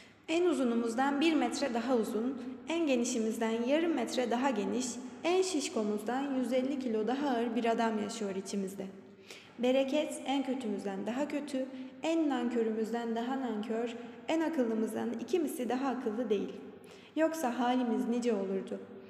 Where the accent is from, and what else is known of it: Lüleburgaz, Kırklareli, Turkey